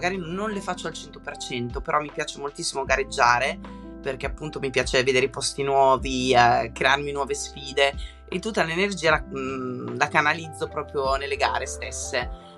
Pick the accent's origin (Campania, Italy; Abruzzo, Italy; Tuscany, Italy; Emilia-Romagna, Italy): Emilia-Romagna, Italy; Rimini; io sono di Rimini